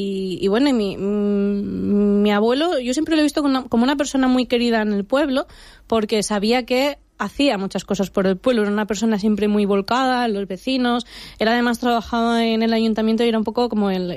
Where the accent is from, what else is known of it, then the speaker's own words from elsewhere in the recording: Castilla-La Mancha, Spain; en Villanueva de la Fuente, en Ciudad Real, muy cerca de mi pueblo, solo nos separa un pueblo, estamos a 10-15 minutos. En el año 87, que es el año en el que yo nací